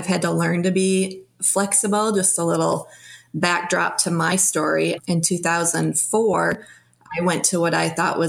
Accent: Michigan, United States; moved away as an adult; now in Tennessee, United States; born and raised in Michigan. We moved to Tennessee about 6 years ago to the middle of nowhere, a very rural town where we found our dream house.

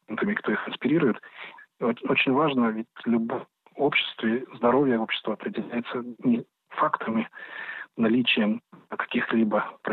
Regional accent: Ukraine; И я, как действительно украинский еврей, я хочу сегодня стоять рядом с украинцами в это непростое время.

